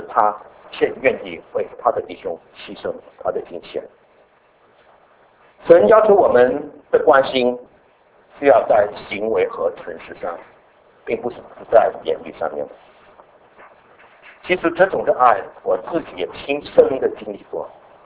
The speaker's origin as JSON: {"language": "Chinese", "country": "Hong Kong", "said": "我们香港人叫糖水啊"}